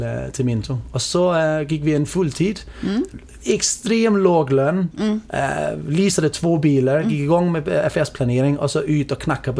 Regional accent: Denmark; Swedish is a second language; jag kommer från Danmark.

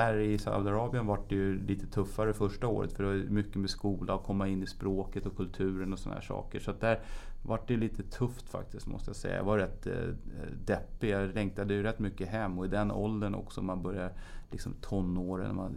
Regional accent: Sweden; då var jag hemma i Sverige. Då hade jag ju liksom bott utomlands i två år, så då kom jag ändå hem till svensk miljö igen då

